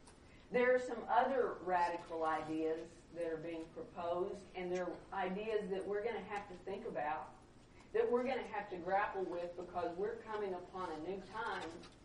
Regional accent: Texas, United States; I mean, I'm from Texas, and I need my wife's space, and I need my car.

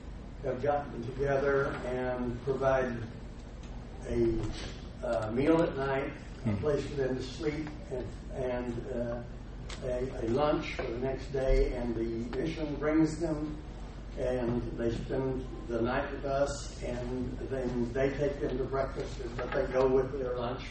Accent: California, United States; We're from Northern California, and our city, we have a homeless problem, a large homeless population.

